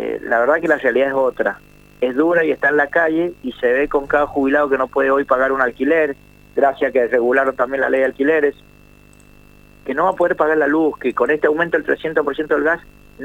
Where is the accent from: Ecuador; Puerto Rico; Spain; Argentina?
Argentina; no somos Chile, somos Argentina.